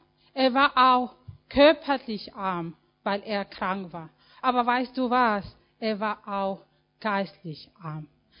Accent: Mexico; German is a second language; Weil ich komme aus Mexiko und in Mexiko solche Programme gibt es nicht.

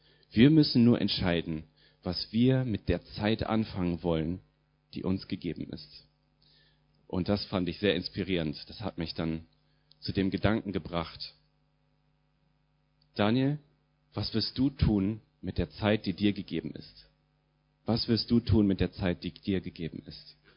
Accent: Lower Saxony, Germany; also born or lived in Brazil; meine Mom ist Brasilianerin. Genau, ich bin in der Nähe von Hannover aufgewachsen, dort zur Schule gegangen

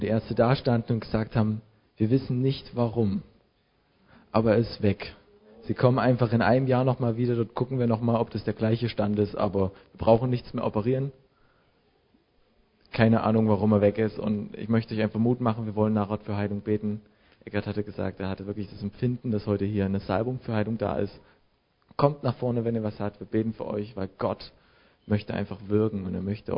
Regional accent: Gera, Thuringia, Germany; ich komme aus Thüringen, aus Gera.

